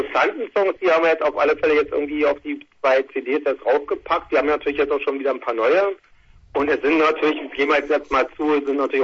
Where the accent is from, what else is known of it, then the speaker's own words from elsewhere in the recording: Berlin, Germany; Wir kommen aus Berlin, genau, ja.